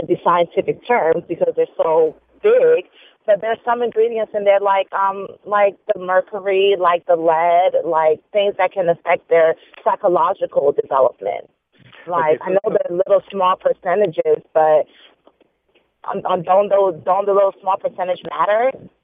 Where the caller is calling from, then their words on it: Gaithersburg, Maryland, United States; I'm calling from Gaithersburg.